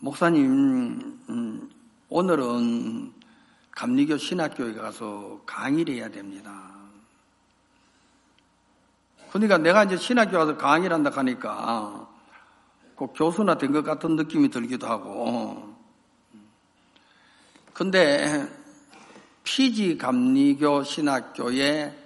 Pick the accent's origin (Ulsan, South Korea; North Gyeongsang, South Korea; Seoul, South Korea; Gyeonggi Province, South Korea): North Gyeongsang, South Korea; Gumi; 저는 구미예요. 한국 구미.